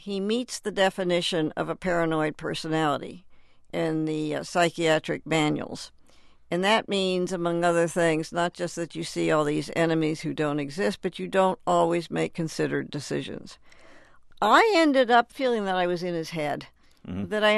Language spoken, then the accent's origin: English; Cincinnati, Ohio, United States; Dominated my life growing up in Cincinnati.